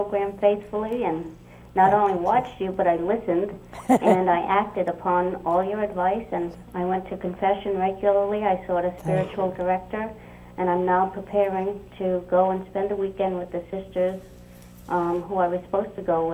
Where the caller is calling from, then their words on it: Rhode Island, United States; I'm calling from Rhode Island.